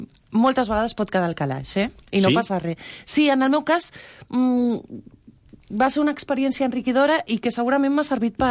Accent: Barcelona, Catalonia, Spain; also born or lived in Canary Islands; I des dels 4 anys visc a Barcelona.

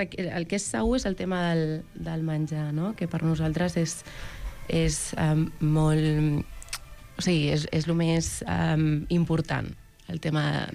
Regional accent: Barcelona, Catalonia, Spain; born there; jo he nascut a Barcelona

